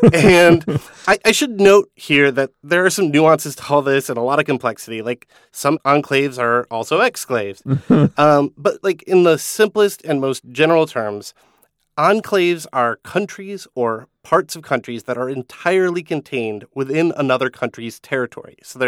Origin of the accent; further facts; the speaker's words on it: Minnesota, United States; And for me, growing up in Minnesota, I actually always tended to picture this notch as a piece of land